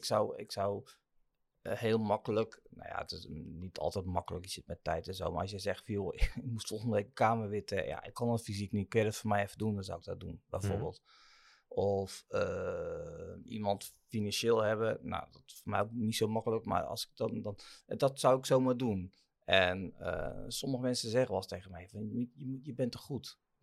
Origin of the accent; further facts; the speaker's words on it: Zeeland, Netherlands; Nee, ik kom uit Zeeland.